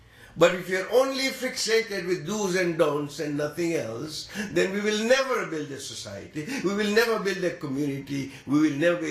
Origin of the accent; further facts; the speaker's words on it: Texas, United States; I come from Texas, it's all green, it's not as green here.